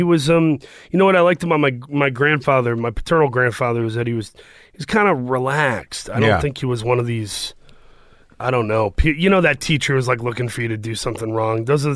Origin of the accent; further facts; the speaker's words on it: Saginaw, Michigan, United States; I grew up in Saginaw, Michigan, which is by Flint. And I have three siblings, a brother and two sisters.